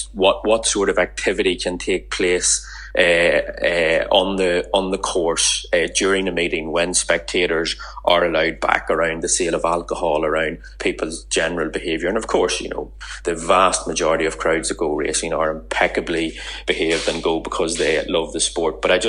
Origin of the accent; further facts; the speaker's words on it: Ireland; And as an Irishman, I have some sympathy with that.